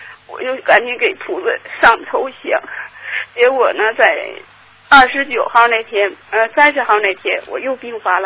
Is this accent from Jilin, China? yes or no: yes; Changchun, Jilin, China; 我是长春的。